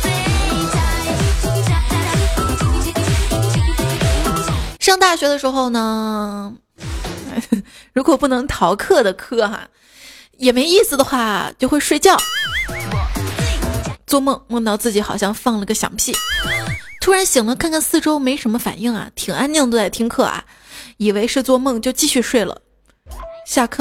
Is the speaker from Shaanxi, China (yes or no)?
yes; Shaanxi, China; 反正我是陕西来的。